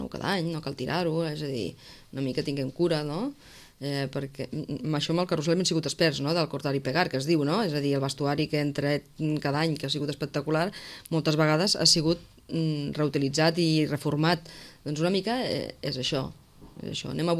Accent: Sitges, Catalonia, Spain; els que som del poble, que som de Sitges i que som coneguts

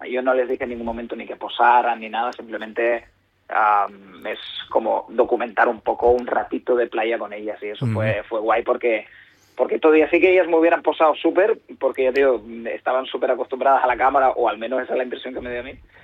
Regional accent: Sant Pere de Ribes, Catalonia, Spain; Yo soy de Sant Pere de Ribes.

